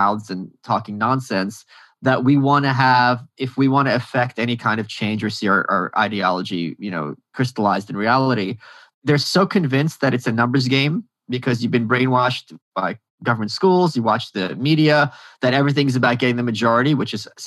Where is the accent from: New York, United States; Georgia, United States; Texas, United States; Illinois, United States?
New York, United States; And what else is funny, me being a New Yorker, this is information I wasn't privy